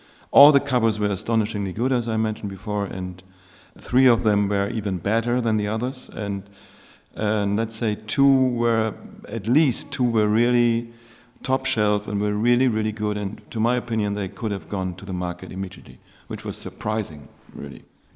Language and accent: English; Hamburg, Germany; I'm from Hamburg, Germany